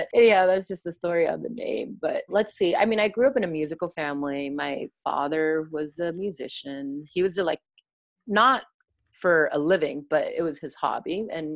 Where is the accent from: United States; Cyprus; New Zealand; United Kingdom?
United States; And for me, I think growing up in the States, I really wanted to kind of explore my artistic, expression